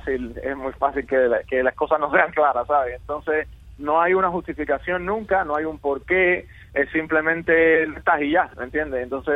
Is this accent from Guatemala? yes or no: no; Cuba; Todo está basado en de donde yo vengo, a pesar de todas las influencias que yo tengo por las cosas que he vivido fuera de Cuba. Mi raíz siempre está en Cuba